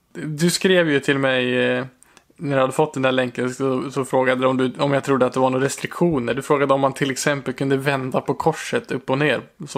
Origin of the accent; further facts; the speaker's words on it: Bollnäs, Gävleborg County, Sweden; now in Moss, Norway; för att se hur priserna är i Bollnäs där vi kommer ifrån.